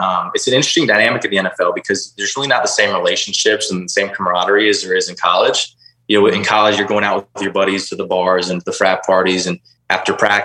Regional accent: Orlando, Florida, United States; I grew up in Orlando, went to University of Florida. I've never left really the state of Florida, and having to move to the, Northwest.

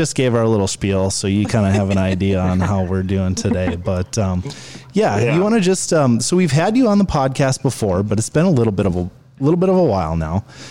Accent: Minnesota, United States; I'm originally from Minnesota, so of course I'm going to talk about the weather right away.

